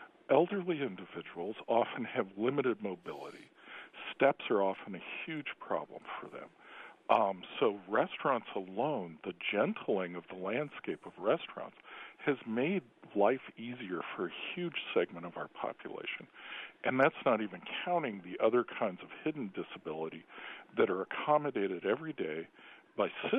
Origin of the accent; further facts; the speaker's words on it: Midwest, United States; I love about living in the Midwest, and I am a Midwesterner